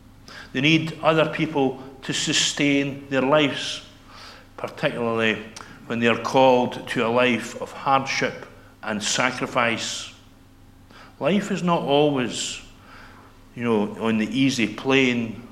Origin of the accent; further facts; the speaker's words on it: Rothesay, Scotland, United Kingdom; I come from Rothsay in the island of Bute, where I had lived for 52 years up until the end of last October, until my wife and I moved to Aberdeenshire.